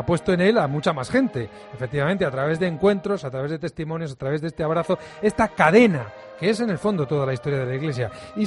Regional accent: Madrid, Community of Madrid, Spain; con ese rostro juvenil y alegre de la Virgen de la Almudena, tan especial y tan nuestro de los que somos de Madrid.

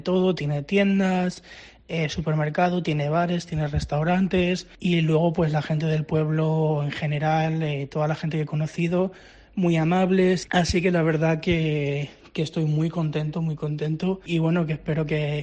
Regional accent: Talavera de la Reina, Castilla-La Mancha, Spain; soy de Talavera, y bueno, yo me vine a Le Tour un poco por dos razones

